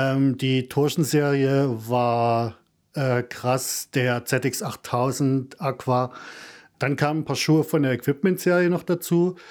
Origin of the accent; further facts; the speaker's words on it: Leipzig, Saxony, Germany; now in Berlin, Germany; Bin gebürtiger Leipziger, was man sicherlich auch in dem einen oder anderen Moment krass hören wird. Wohne jetzt seit ein paar Jahren in Berlin.